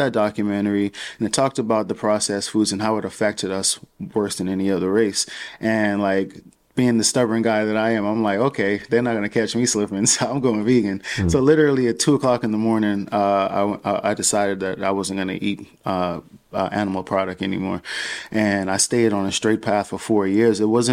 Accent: Bahamas; Well, I mean, I was born and raised in the Bahamas.

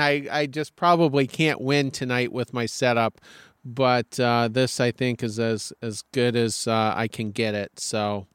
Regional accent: Maine, United States; I am up in my home state of Maine.

